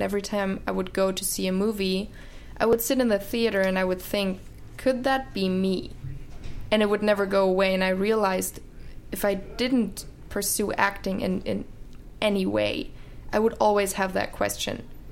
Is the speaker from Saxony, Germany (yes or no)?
no; Munich, Bavaria, Germany; also born or lived in Frankfurt; Well, originally I'm from Bavaria, Munich. I grew up there, and then we moved around a little bit and we ended up close to Frankfurt, where my entire family lives.